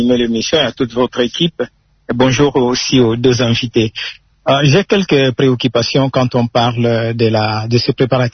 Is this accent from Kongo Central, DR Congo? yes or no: yes; Mbanza-Ngungu, Kongo Central, DR Congo; moi je suis de Mbanzangungu